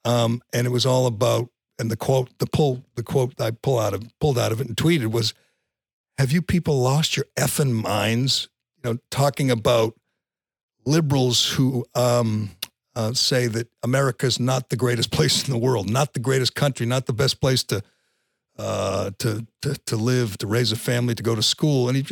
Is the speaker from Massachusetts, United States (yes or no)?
yes; Massachusetts, United States; Yeah, I'm liberal because I'm from Massachusetts.